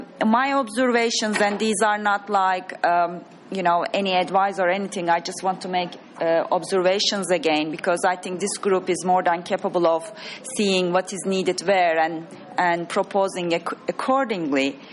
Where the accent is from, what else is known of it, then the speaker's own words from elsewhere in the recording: Turkey; I come from originally from Turkey